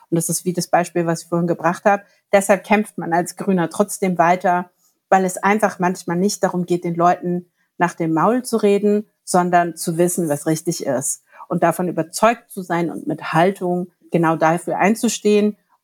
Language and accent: German; Berlin, Germany; born there; ich bin auch gebürtige Berlinerin und als solche liebe ich meine Stadt